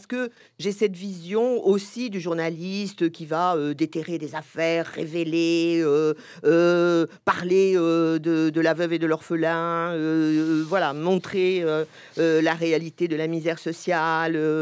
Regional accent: Paris, Île-de-France, France; puisque moi, je suis parisienne

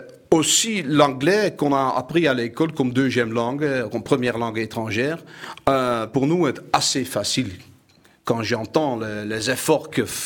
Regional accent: Netherlands; French is a second language; j'ai passé mon enfance en Hollande à la frontière allemande, à 20 km de la frontière allemande.

